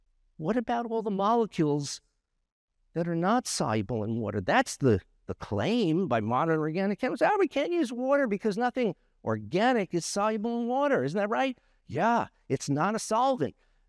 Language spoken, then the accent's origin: English; New York, United States; I'm from New York. I know how to talk. I don't have an accent. You have the accent, okay?